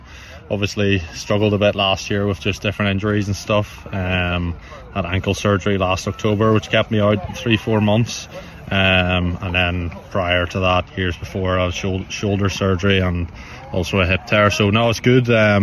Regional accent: Northern Ireland, United Kingdom; Boy, growing up in Ulster playing rugby, that's the dream, is to make your debut for the senior team.

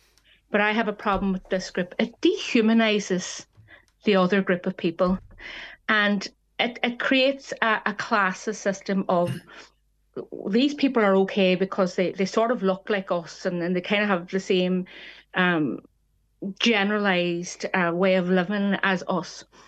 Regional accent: Ireland; And that doesn't mean that I can't be comfortable being Irish. That doesn't mean that somebody, see, I'm not threatened by losing my Irishness by somebody else living down the street from me.

